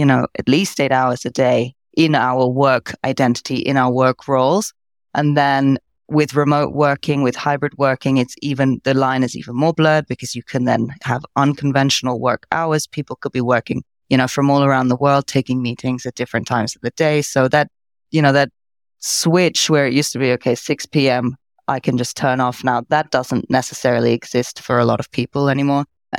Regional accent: Zurich, Switzerland; I've been living in Zurich more than 20 years and I grew up at an international school here

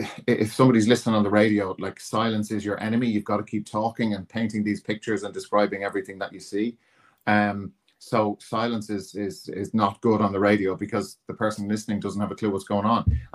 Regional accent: Dublin, County Dublin, Ireland; So I grew up in Beaumont, near enough to the hospital.

